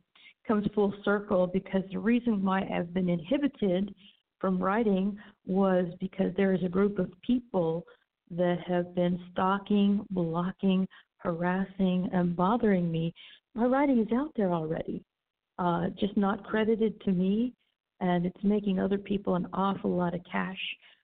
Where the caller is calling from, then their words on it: Florida, United States; I'm calling from Florida.